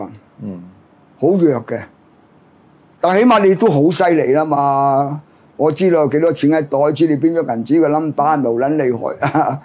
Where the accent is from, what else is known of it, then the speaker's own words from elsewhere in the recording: Hong Kong; 即係等於我哋香港人知道嘅文米婆